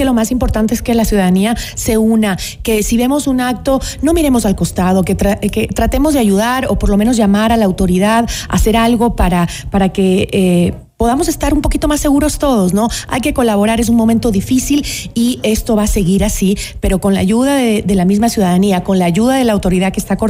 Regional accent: Ecuador; tenemos que unirnos como ecuatorianos

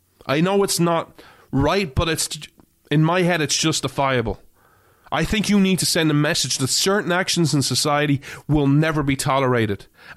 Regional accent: Ireland; born or raised there

